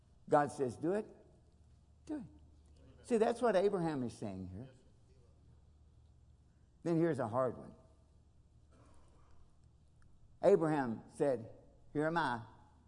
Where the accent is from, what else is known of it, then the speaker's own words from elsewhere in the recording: Kentucky, United States; Lord, I'm from Kentucky. We have a difficulty with English.